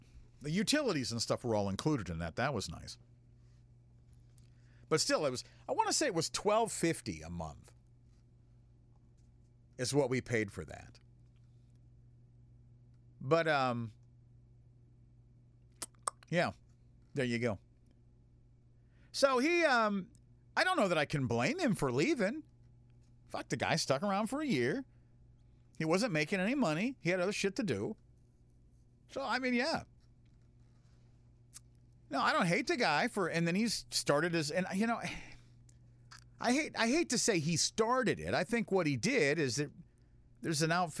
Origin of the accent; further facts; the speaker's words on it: Minot, North Dakota, United States; I'm originally from Minot, North Dakota.